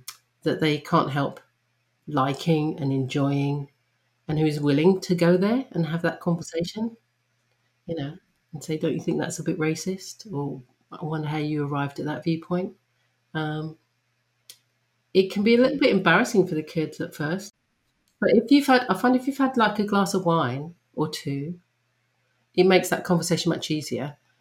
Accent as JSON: {"language": "English", "region": "England", "country": "United Kingdom", "accent": "English", "said": "I'm African and I'm English, but I'm not American."}